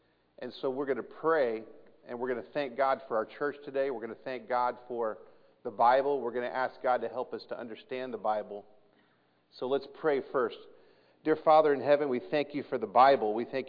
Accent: Kansas City, Missouri, United States; And so I was raised in Kansas City, but all my family's from Iowa.

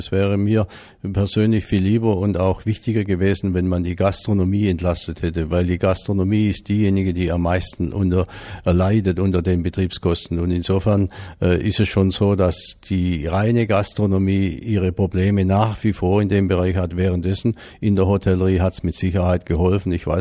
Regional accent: Baden-Württemberg, Germany; wenn ich jetzt da an meine Heimat denke, an die Schwäbische Alb und auch an den Schwarzwald

